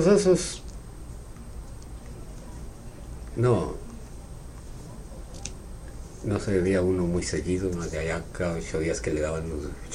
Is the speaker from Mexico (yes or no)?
yes; Mexico; now in United States; Pues cuando digo que me vine también de México, ¿no? Y ahí pasé por Douglas.